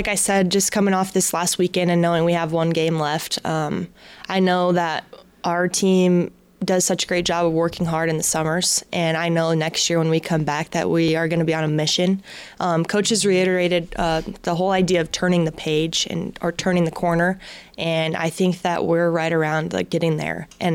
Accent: Denver, Colorado, United States; I, for one, really enjoy playing in Denver just because that's my hometown. I get all my family there

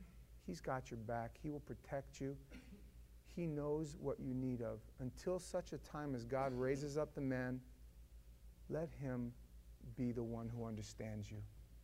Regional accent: New York, United States; I grew up in New York. My father is Sicilian. My mother was Jewish, and we kind of got the best of both worlds.

